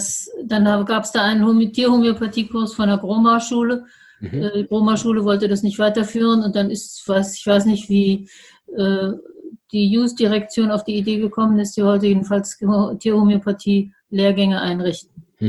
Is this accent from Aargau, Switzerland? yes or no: no; Frauenfeld, Thurgau, Switzerland; Ich komme aus dem Raum Frauenfeld